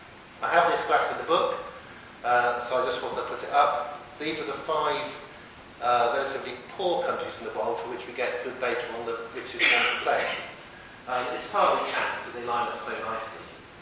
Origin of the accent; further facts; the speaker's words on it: Oxford, South East England, United Kingdom; where I grew up in Oxford was the centre.